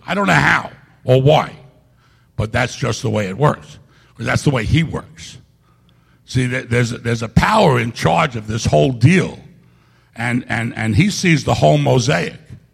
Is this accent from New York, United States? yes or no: yes; New York City, New York, United States; I'm from Queens in New York City. I grew up right near Shea Stadium.